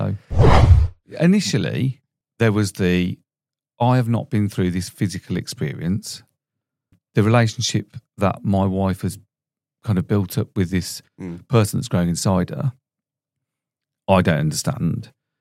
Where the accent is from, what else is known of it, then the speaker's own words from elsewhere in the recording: Solihull, West Midlands, United Kingdom; born there; Oh, yeah. I was born in Solihull Hospital 45 years ago.